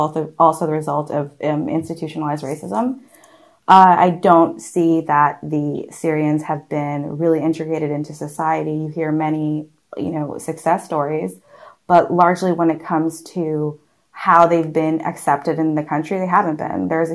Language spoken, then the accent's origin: English; Canada; also born or lived in France; now in Berlin, Germany; how I feel as a Canadian in Berlin, it's been a little bizarre. I mean, I went to school in France